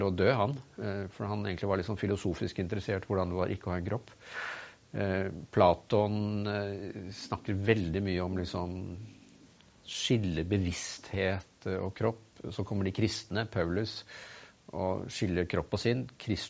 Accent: Innlandet, Norway; Men det klart at jeg kommer fra Østerdalen

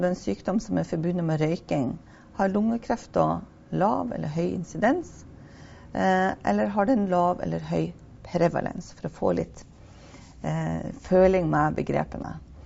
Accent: Northern Norway, Norway; For Nord-Norge, der jeg kommer fra, er det da lavere bruk enn landsgjennomsnittet.

